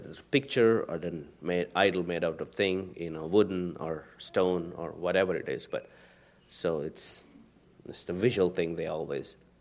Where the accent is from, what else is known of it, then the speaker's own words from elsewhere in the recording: India; We are from South Central, right next to Orissa. Orissa State, next to Orissa State